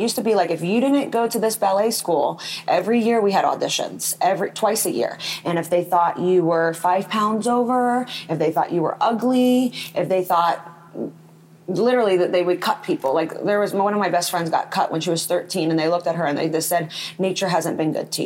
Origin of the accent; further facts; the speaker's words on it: Gainesville, Florida, United States; born there; also born or lived in Washington, D.C.; I was born in Gainesville, Florida, and we lived there for 2 years.